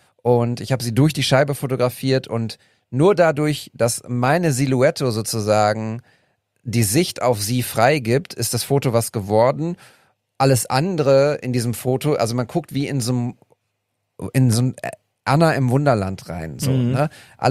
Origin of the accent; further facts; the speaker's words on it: North Rhine-Westphalia, Germany; ich bin in der Nähe von Münster aufgewachsen